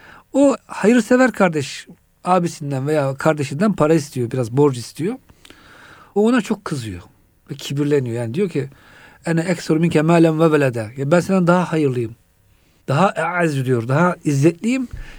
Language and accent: Turkish; Kütahya, Turkey; Memleketime geri gitmişim Kütahya.